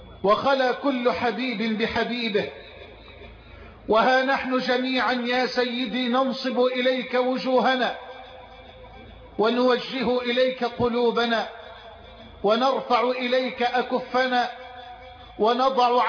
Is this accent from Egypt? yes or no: yes; Egypt; بلدنا مصر